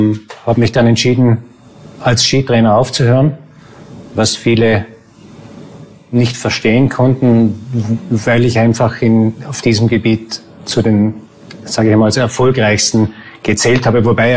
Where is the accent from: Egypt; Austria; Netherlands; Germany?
Austria; Gargellen, Vorarlberg; Ich komme aus Vorarlberg, Gargellen. Das ist ein Ort auf 1500 Meter Seehöhe.